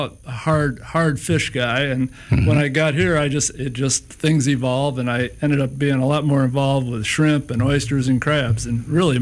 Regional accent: Ohio, United States; now in Alabama, United States; I'm from Ohio.

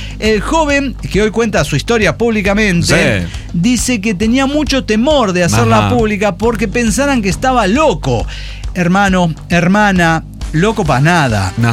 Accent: Hermosillo, Sonora, Mexico; yo les quería decir que soy de Hermosillo también. Mucha banda de Hermosillo.

